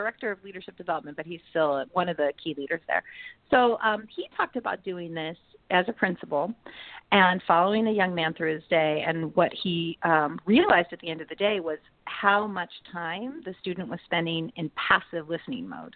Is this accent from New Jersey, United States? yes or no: no; California, United States; No, I grew up in the Bay Area and flew all the way across country.